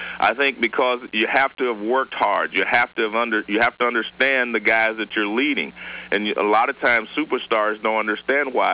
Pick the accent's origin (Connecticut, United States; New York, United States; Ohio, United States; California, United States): California, United States; Oakland; We're both from Oakland, California.